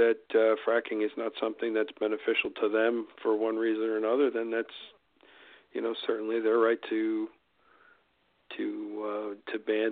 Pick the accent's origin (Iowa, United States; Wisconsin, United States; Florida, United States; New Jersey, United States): New Jersey, United States; I'm from New Jersey. We identify with that.